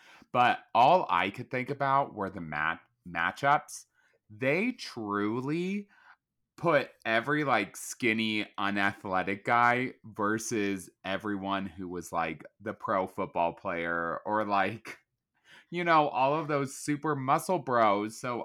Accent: Colorado, United States; because I'm from Colorado and I don't believe for one second that you would go backpacking.

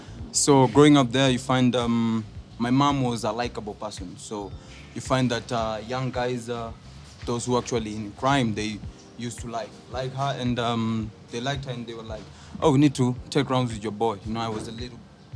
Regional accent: Mathare, Nairobi, Kenya; My mom told me I was born in Kiambu Hospital and I was brought up in Kiamaiko, somewhere in Mathare. Being raised up in Huruma, Mathare, Mathare North, Kariobangi, all like the Mathare constituency. So I've been raised and born there.

